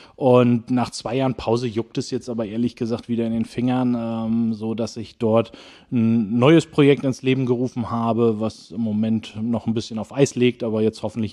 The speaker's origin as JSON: {"language": "German", "town": "Schwarzenbek", "region": "Schleswig-Holstein", "country": "Germany", "tie": "born or raised there", "said": "Ja, letztendlich aufgewachsen bin ich immer in Schwarzenbek. Ich bin, glaube ich, 8-mal in meinem Leben umgezogen, aber ich habe es nie rausgeschafft aus den Ortsgrenzen, sondern immer nur innerhalb von Schwarzenbek. Das heißt, ich bin hier zur Schule gegangen, zur Realschule"}